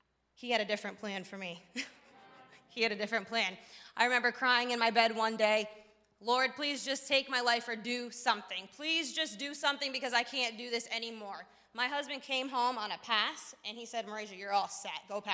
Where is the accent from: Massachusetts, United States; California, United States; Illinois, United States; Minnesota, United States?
Massachusetts, United States; Greenfield; I'm from Greenfield, Massachusetts, and wow, I was crying the whole entire time during worship